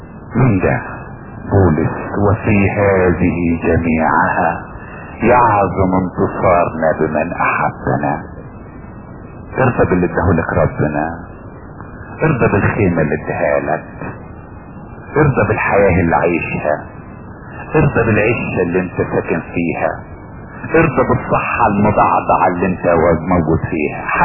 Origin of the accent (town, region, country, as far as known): Egypt